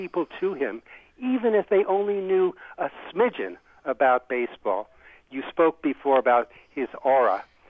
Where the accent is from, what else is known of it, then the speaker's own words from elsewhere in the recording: Pittsburgh, Pennsylvania, United States; I grew up in Pittsburgh. I followed Clemente during his entire career.